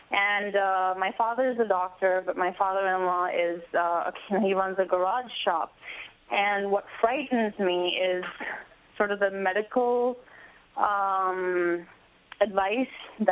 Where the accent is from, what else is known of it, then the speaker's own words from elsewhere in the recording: India; We come from India.